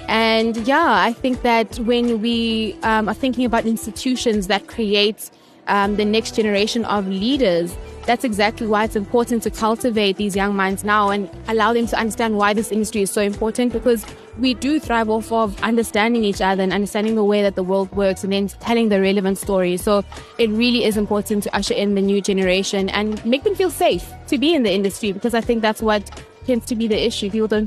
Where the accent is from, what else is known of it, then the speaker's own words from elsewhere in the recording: Eastern Cape, South Africa; and I'm from the Eastern Cape, And that to me is my whole package.